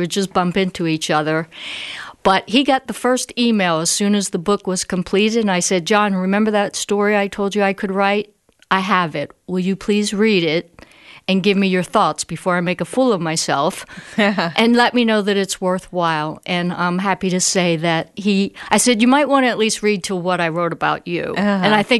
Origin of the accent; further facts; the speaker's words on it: Baltimore, Maryland, United States; As a little girl growing up in Baltimore, there were snowball stands, they called them snowballs there, on every corner.